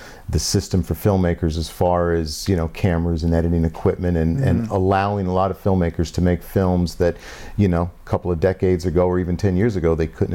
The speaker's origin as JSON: {"language": "English", "region": "New Jersey", "country": "United States", "tie": "born or raised there", "said": "Yeah, from my home state of New Jersey."}